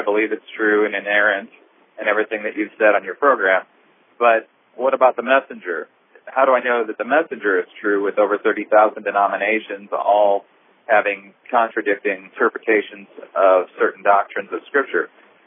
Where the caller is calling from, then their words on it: Omaha, Nebraska, United States; I'm from Omaha, Nebraska.